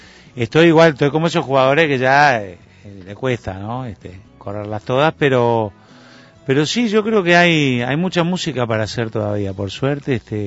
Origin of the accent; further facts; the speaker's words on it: Montevideo, Uruguay; moved away; con la mirada puesta, con el norte puesto en Montevideo, en mi país. Yo adoro este país, amo este lugar